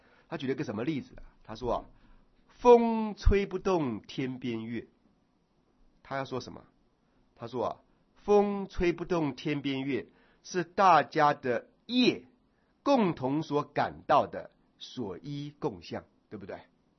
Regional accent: China; 我觉得我们中国人的

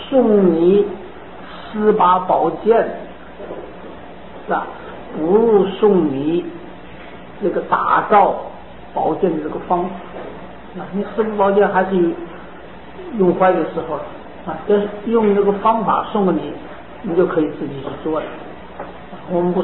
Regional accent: China; 因为我们中国人啊，可以说思维能力很那个比较这个薄弱一点

